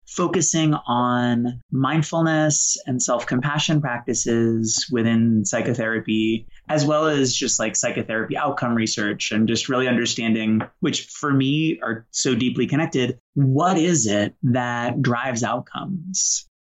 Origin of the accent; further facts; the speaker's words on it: Boston, Massachusetts, United States; You know, I grew up in Boston with a single alcoholic mom, and we were homeless for a while and sort of struggles there.